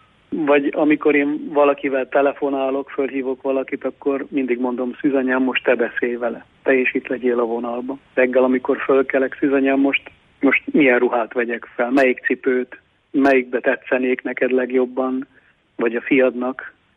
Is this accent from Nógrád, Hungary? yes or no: yes; Hasznos, Nógrád, Hungary; born there; Nekem olyan szerencsém volt, hogy hasznosan születtem, ahol ugye Klári néninek megjelent a szűzanya, és aztán lett Fallós Kút, zarándokhely